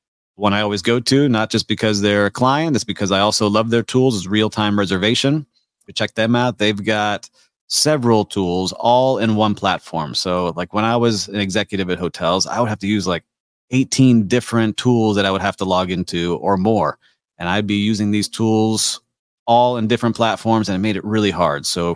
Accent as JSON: {"language": "English", "town": "Miami", "region": "Florida", "country": "United States", "tie": "born or raised there", "said": "All right, Layla from my hometown in Miami."}